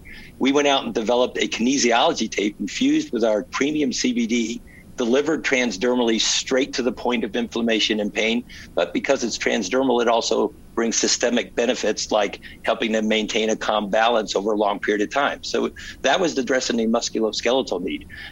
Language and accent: English; Indianapolis, Indiana, United States; also born or lived in Virginia; now in Bloomington, United States; I had a hunch because I'm a Hoosier. I grew up in Indianapolis. I went to IU Law School.